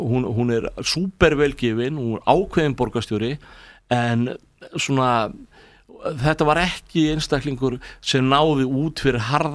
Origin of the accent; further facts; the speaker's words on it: Kópavogur, Capital Region, Iceland; ég er gamall pönkar úr Kópavoginum líka, sko